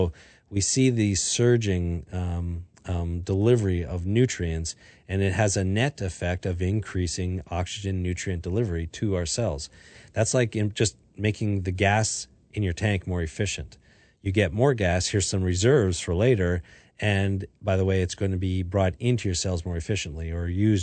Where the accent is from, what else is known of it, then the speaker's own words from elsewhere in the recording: Canada; I learned this as a kid growing up in Canada because we would go into from saunas